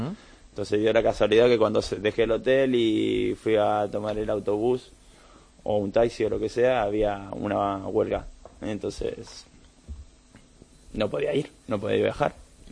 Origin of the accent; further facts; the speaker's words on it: Argentina; Soy argentino y tengo doble ciudadanía.